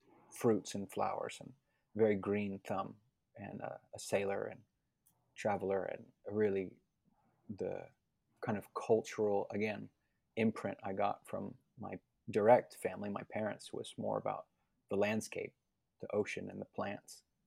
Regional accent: Miami, Florida, United States; You know, I was born and raised in Miami, which behind the veil of metropolis is actually a very rich natural landscape.

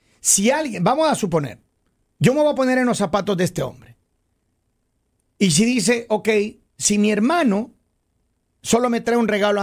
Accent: Ecuador; Yo recuerdo cuando yo vivía en el país donde yo nací, en Ecuador.

